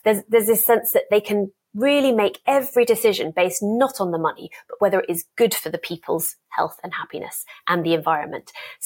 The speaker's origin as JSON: {"language": "English", "country": "United Kingdom", "lives_now": "Denmark", "said": "I am still British. I'm not going to live in Denmark forever"}